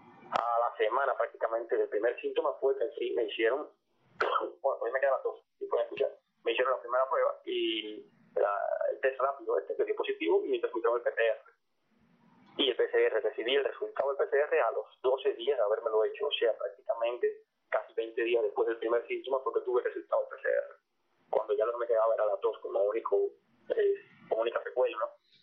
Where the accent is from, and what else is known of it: Cuba